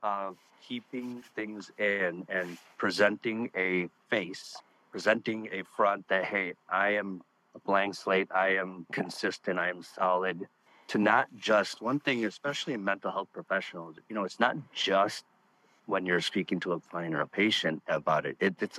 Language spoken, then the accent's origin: English; United States; I had to go through some trials and tribulations being a minority growing up in the States.